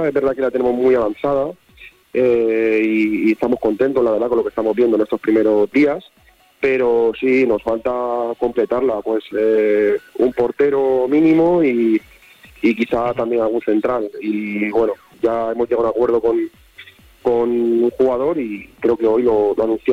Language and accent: Spanish; Alicante, Valencian Community, Spain; yo soy de Alicante. Entonces, bueno, sí que es verdad que, que estamos cerca, ¿no?